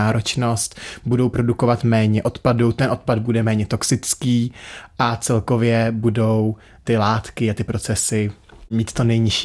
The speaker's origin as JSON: {"language": "Czech", "region": "Ústí nad Labem Region", "country": "Czechia", "said": "já pocházím od Ústí nad Labem, z Ústeckého kraje, který je známý svým chemickým průmyslem, takže od malička jsem to hodně vnímal"}